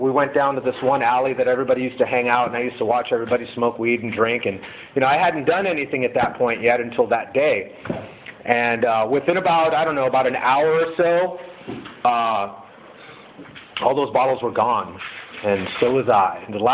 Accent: Brooklyn, New York, United States; born there; I was born in Brooklyn, New York. I was born to a Christian pastor and a Christian mother.

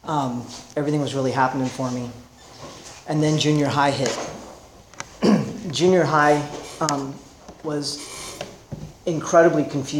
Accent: New Jersey, United States; born there; I was born in New Jersey, and a lot of people say that's enough reason to be an alcoholic

